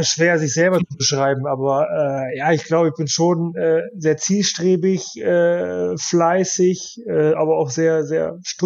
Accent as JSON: {"language": "German", "town": "Osnabrück", "region": "Lower Saxony", "country": "Germany", "tie": "born there", "said": "das ist natürlich meine Geburtsstadt und meine Verwandtschaft wohnt da noch."}